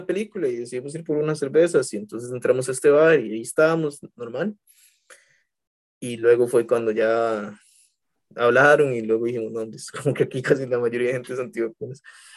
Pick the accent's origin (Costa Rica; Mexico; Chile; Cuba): Costa Rica; uno como costarricense nace y lo primero que hacen es ponerle vacunas